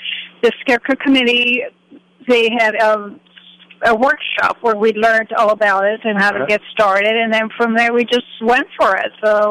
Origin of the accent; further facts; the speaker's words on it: Santa Clarita, California, United States; now in Cambria, United States; We come from Southern California, from Santa Clarita, and just came out here because we love paradise.